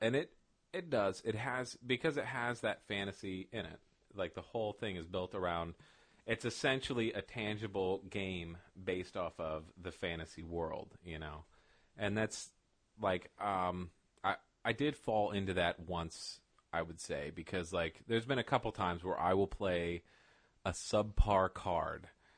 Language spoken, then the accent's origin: English; Ohio, United States; because we're all from Ohio, of course, in the Guard